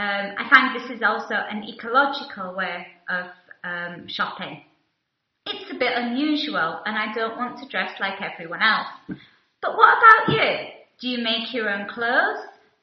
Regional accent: England, United Kingdom; I'm from England.

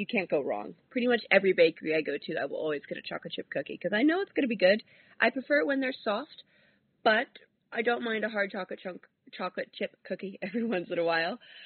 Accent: Washington, District of Columbia, United States; now in London, United Kingdom; I'm from Washington, D.C. Right now I live in London

